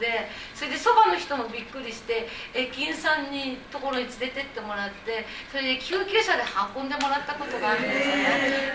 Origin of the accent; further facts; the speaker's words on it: Ogikubo, Tokyo, Japan; 自分の地元の荻窪駅